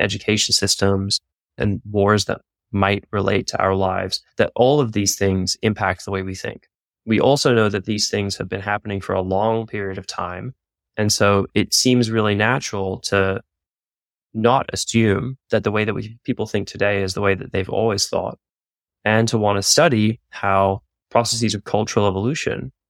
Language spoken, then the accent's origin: English; Northern Territory, Australia; I was born in Australia, and the first few years of my life, my parents were anthropologists. One of them still is an anthropologist. Another one was doing their dissertation before leaving the field. But we spent my first few years in Aboriginal settlements in Central Australia